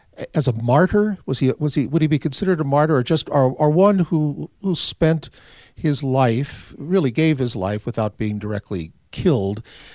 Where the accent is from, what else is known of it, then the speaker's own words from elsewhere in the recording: St. Louis, Missouri, United States; I grew up in the Archdiocese of St. Louis. I attended the Archdiocesan Seminary there